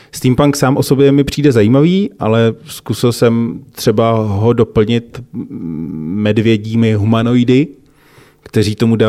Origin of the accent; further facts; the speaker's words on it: Plzeň, Plzeň Region, Czechia; jako Plzeňák jsem postavil třeba chrám svatého Bartoloměje podle reality